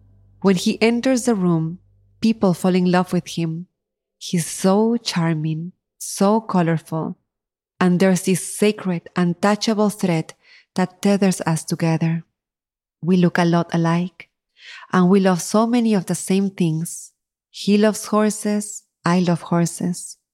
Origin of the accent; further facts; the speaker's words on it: Lima, Peru; Growing up in Lima, my siblings and I don't spend much time with Dad.